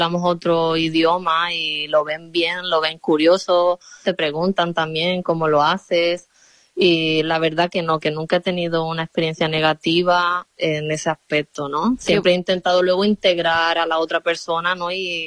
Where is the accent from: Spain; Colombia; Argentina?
Spain; Andalusia; moved away as an adult; also born or lived in England; now in Australia; yo soy del sur de España, de Andalucía, pero ya llevábamos 8 años viviendo en Inglaterra antes de venir aquí y fue todo por motivo laboral, ¿no?